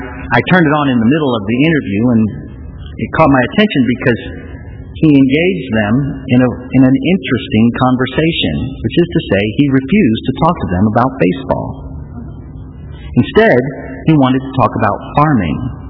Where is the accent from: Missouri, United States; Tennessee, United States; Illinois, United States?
Missouri, United States; St. Louis; now in Ohio, United States; the Cardinals are my hometown team. And not many of their games are on TV here in Ohio.